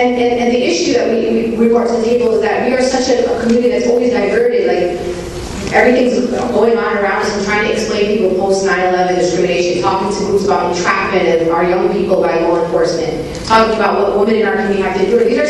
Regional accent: Brooklyn, New York, United States; My opinion is an opinion of an American born and raised in Brooklyn.

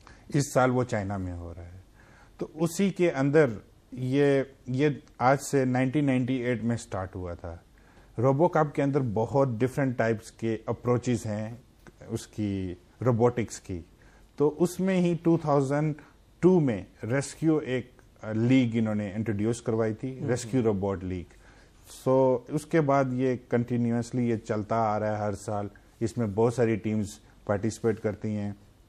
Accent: Islamabad, Islamabad Capital Territory, Pakistan; جی میں بیسیکلی اسلام آباد میں میری پیدائش ہوئی ہے،

